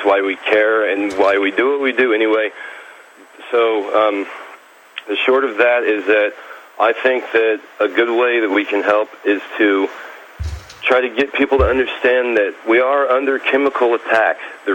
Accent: Kansas, United States; well, I'm an African-American. I grew up in Kansas, small town.

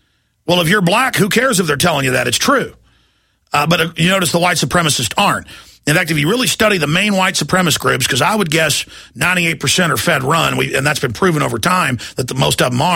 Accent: Dallas, Texas, United States; I grew up in Dallas where I'd be on the weekend playing basketball, you know, with some of my black friends from the football team.

